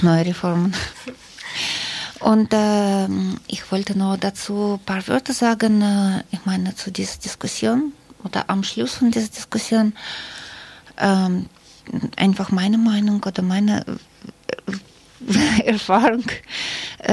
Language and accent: German; Russia; German is a second language; ich habe als Russin sehr oft gehört